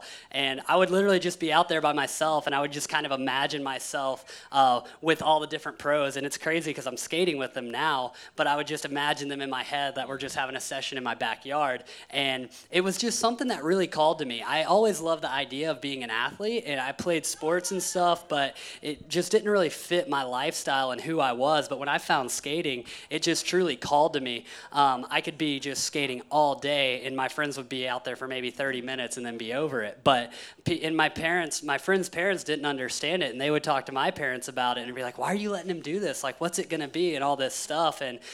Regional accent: Tennessee, United States; So basically when I started skateboarding, as I said, I grew up in Tennessee, and the place I was most discouraged about skateboarding was actually the church.

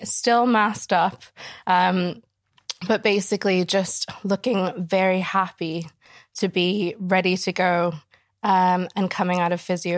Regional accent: Washington, District of Columbia, United States; moved away as an adult; now in Scotland; the little thing I told you about when we were getting started earlier is that I grew up in Washington, D.C., and my mom was in politics.

